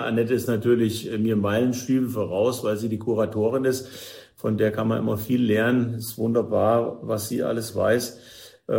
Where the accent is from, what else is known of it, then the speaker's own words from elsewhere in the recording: Fulda, Hesse, Germany; ich bin zwar nicht in Fulda geboren, aber mit dem 6. Monat bin ich hierher gekommen und wohnte immer in Fulda. Später dann ein bisschen außerhalb, aber naja, Eigenzell ist ja eigentlich fast auch Fulda.